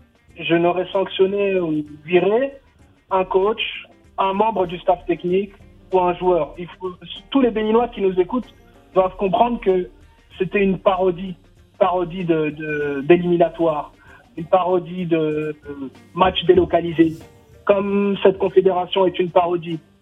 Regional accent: Tunisia; Et moi, je dis, moi, je suis tunisien

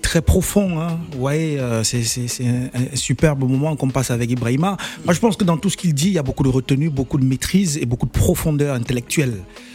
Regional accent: Paris, Île-de-France, France; Mais moi, je suis parisien, donc c'est moi.

